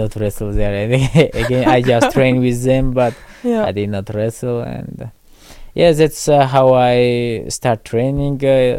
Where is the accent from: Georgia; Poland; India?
Georgia; Tbilisi; English is a second language; also born or lived in Zugdidi; And then when I was 1 year old, we go in Tbilisi, and I grew up there in Tbilisi.